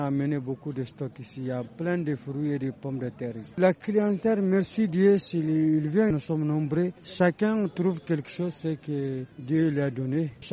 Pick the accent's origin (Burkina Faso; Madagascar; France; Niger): Niger; Timia, Agadez; Je viens d'Agadez, plus précisément à Timia.